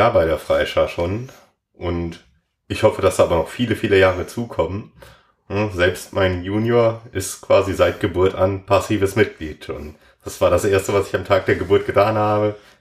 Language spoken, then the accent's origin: German; Düsseldorf, North Rhine-Westphalia, Germany; Hauptsache Düsseldorf, ja, als gebürtiger Düsseldorfer lässt sich das natürlich nicht leugnen